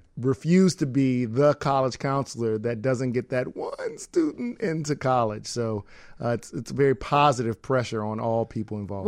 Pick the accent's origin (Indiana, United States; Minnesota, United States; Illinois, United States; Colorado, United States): Illinois, United States; Chicago; I grew up here in Chicago and went off to college at Georgetown University for undergrad and Georgetown for law school